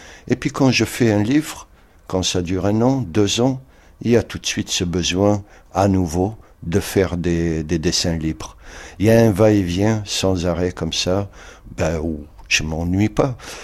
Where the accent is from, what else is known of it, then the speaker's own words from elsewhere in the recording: Algeria; Sur les papiers, je suis Algérien.